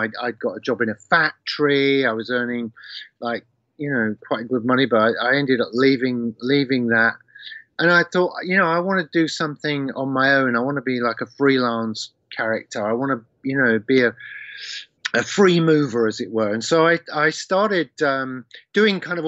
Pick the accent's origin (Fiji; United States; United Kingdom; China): United Kingdom; Leicester, East Midlands; students from around my hometown in Leicester and stuff.